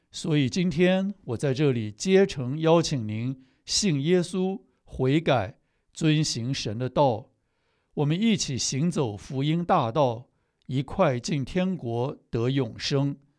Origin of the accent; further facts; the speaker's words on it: China; 是的，我是个中国人，我本来是儒家思想的跟随者，小时候我母亲也去过庙里